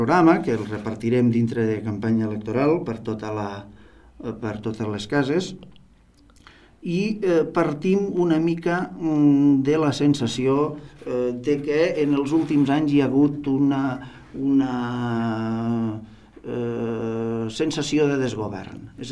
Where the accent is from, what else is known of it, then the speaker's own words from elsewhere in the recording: Falset, Catalonia, Spain; no hem de tindre vergonya de dir que som de Falset. No hem d'anar dient que som del Priorat, som de Falset i per tant som del Priorat.